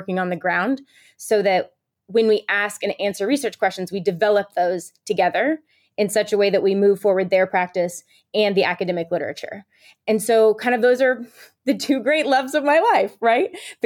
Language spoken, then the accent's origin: English; Missouri, United States; I was born and raised in Missouri. I went to journalism school there